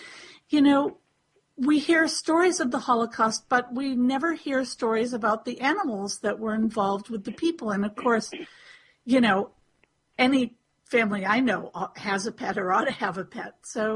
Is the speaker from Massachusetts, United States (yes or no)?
yes; Massachusetts, United States; You know, it's funny because I grew up here in Massachusetts.